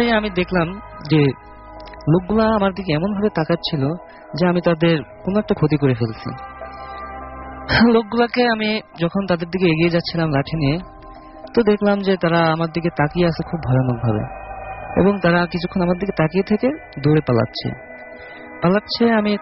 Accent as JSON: {"language": "Bangla", "town": "Rajbari", "region": "Dhaka Division", "country": "Bangladesh", "tie": "born or raised there", "said": "ঘটনা 2016 সালে, যেটা আমার গ্রামের বাড়ি রাজবাড়িতে হয়েছে।"}